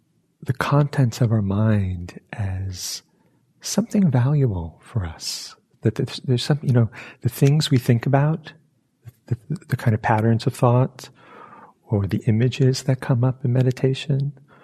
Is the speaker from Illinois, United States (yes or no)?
no; New York City, New York, United States; I'm from New York City and it's a little more activity in a subway car, screaming and singing.